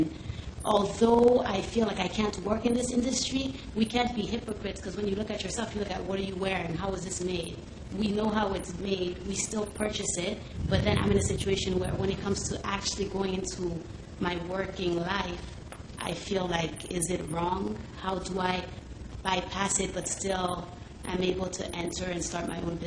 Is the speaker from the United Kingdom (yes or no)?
no; Benin; I am from Benin Republic in West Africa